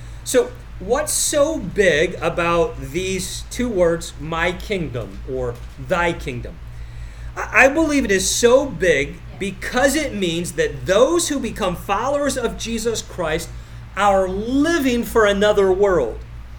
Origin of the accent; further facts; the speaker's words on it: Canada; Now, let me just say, as a Canadian, we don't want you any more than Americans who make that statement.